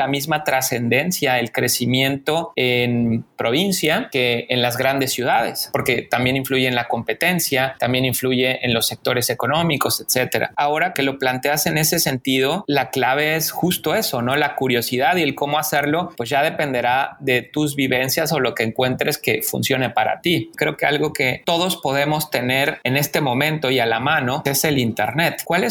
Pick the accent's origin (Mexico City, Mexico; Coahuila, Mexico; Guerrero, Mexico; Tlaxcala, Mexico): Mexico City, Mexico; now in Sonora, Mexico; yo crecí personal y profesionalmente en la Ciudad de México y ahora radico en Sonora.